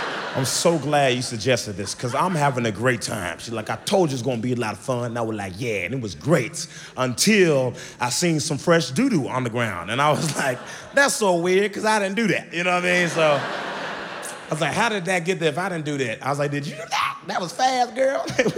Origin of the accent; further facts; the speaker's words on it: Memphis, Tennessee, United States; I ain't no mountain person. I'm from Memphis. This is a bad idea. We gotta leave.